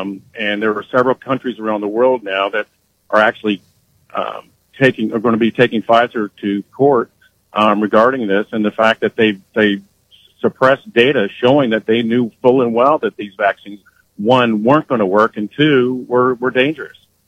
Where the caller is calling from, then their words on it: Afton, United States; from Afton.